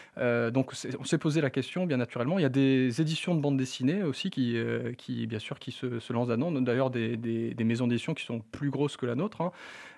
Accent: Lille, Hauts-de-France, France; parce qu'on est originaire de Lille

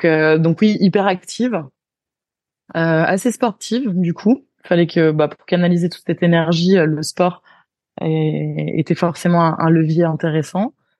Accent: Bourgogne-Franche-Comté, France; moi, j'ai grandi en Bourgogne, donc c'est une région plutôt rurale

